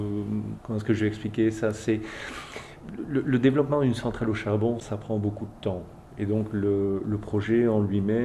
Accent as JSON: {"language": "French", "country": "Belgium", "lives_now": "Chile", "said": "je suis belge, 49 ans"}